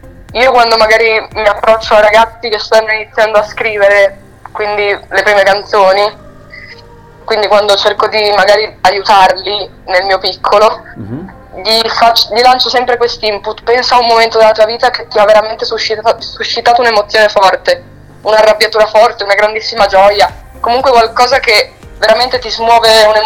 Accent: Ferrara, Emilia-Romagna, Italy; now in Rome, Italy; io sono di Ferrara ma mi sono trasferita a Roma da un mesetto

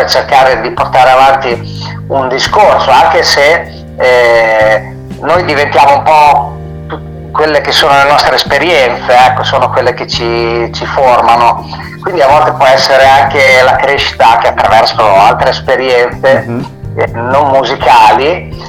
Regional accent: Emilia-Romagna, Italy; qui a Faenza, qui vicino dalle mie parti, io sono romagnolo

